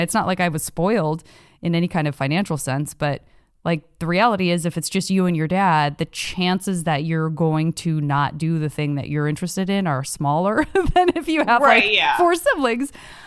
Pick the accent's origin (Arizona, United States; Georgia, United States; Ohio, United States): Arizona, United States; no, I'm from Arizona, and I feel the same way.